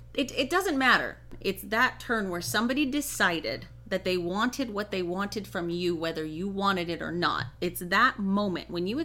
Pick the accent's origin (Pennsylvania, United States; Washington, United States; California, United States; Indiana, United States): California, United States; Los Angeles; Welcome to growing up in Los Angeles